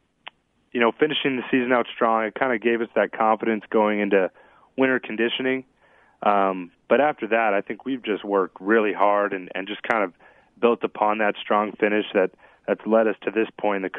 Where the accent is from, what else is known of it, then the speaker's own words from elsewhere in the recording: Fresno, California, United States; growing up in Fresno, California, living in Clovis, you know, just my dad.